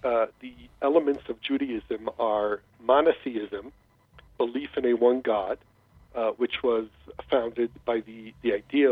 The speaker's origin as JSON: {"language": "English", "country": "United States", "tie": "born there", "said": "And for me, as an American, I was born in this great country."}